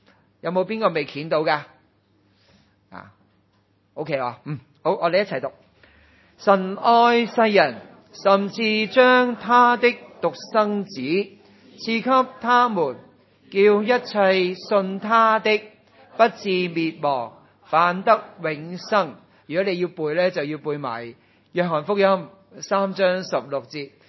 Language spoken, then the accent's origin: Cantonese; China; 我哋中国人呢好多而家拜緊嘅神其实係原本係人嚟㗎喎。